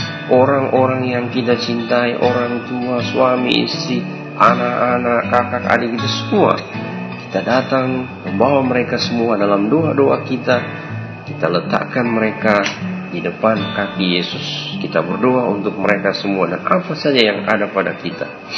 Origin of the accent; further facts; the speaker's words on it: Manado, North Sulawesi, Indonesia; born there; di tempat kelahiran saya di Minahasa, di Manado dan sekitarnya